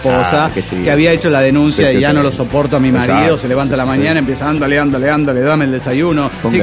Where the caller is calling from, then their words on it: Durango, Mexico; de Durango, México.